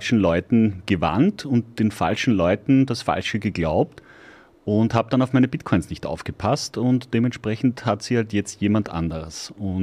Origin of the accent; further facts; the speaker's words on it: Mautern an der Donau, Lower Austria, Austria; now in Mattersburg, Austria; Nein, ursprünglich bin ich aus Mautern an der Donau.